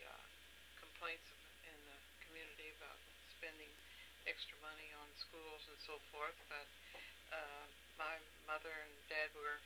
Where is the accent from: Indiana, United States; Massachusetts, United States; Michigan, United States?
Indiana, United States; Connersville; born there; I was born in Fayette County, Indiana, Connersville, in Fayette Memorial Hospital. My parents were farmers and had lived in that community all their lives